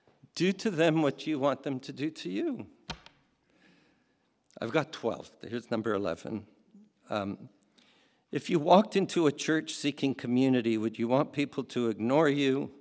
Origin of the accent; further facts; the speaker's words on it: Montreal, Quebec, Canada; I'm from Montreal.